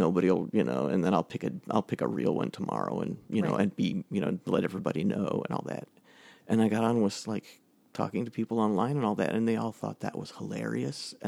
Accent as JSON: {"language": "English", "town": "Sturgis", "region": "Michigan", "country": "United States", "tie": "born there", "said": "I was born in Sturgis, Michigan, mm-hmm. in the Sturgis Hospital."}